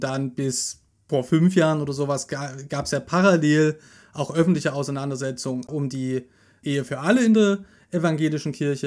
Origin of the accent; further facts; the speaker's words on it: Saxony, Germany; schöne Grüße in meine alte Heimat nach Sachsen